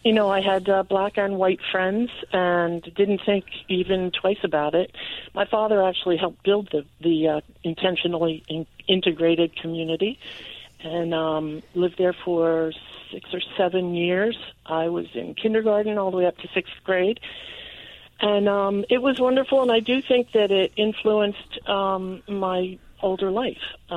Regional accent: Pennsylvania, United States; I grew up in Concord Park on Summerton Avenue.

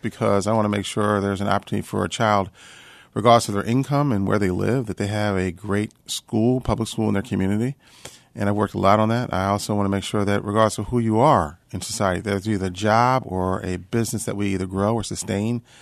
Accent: Philadelphia, Pennsylvania, United States; because I grew up in Philadelphia in neighborhoods where sometimes definitely divided over a variety of issues.

